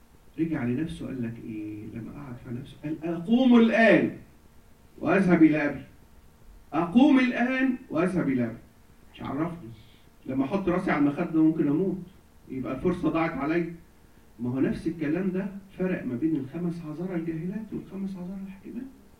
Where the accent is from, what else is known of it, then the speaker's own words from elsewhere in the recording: Egypt; يعني ما اعرفش الظاهره دي عندنا في مصر كتير قوي